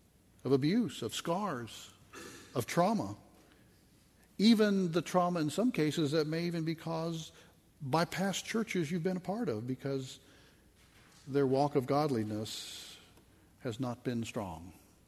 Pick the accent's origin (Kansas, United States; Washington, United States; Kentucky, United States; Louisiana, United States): Kansas, United States; Wichita; In my life, I grew up in Wichita, Kansas.